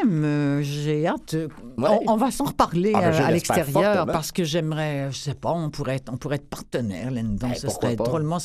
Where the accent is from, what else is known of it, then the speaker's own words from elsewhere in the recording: France; accent: French; Vous savez, moi, il y a déjà des gens qui m'ont dit qu'à cause de mon accent français, c'était une forme de handicap.